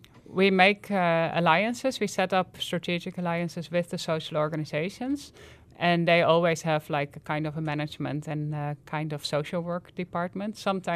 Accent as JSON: {"language": "English", "country": "Netherlands", "moved": "yes", "said": "Like, I came from Holland. I'm a Dutch citizen."}